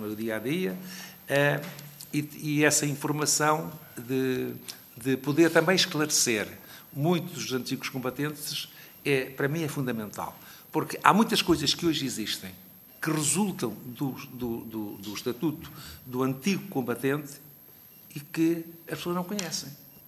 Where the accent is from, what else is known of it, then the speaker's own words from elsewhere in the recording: Santarém, Portugal; Eu sou de Santarém, resido em Santarém